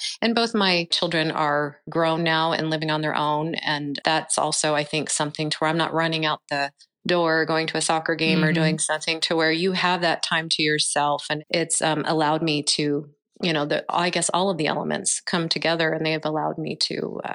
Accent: San Diego, California, United States; I grew up in San Diego, California. I was a beach bum as a teenager

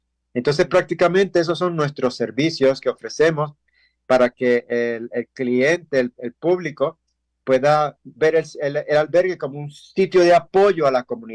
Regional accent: Puerto Rico; also born or lived in Madrid, Spain; Sí, yo soy puertorriqueño. ¿Sí? Lo que pasa es que viví muchos años en España.

